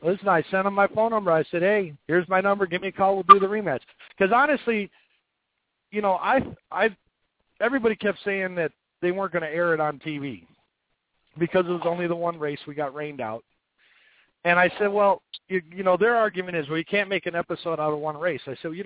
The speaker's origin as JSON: {"language": "English", "town": "Chicago", "region": "Illinois", "country": "United States", "said": "Actually, I'm from Chicago."}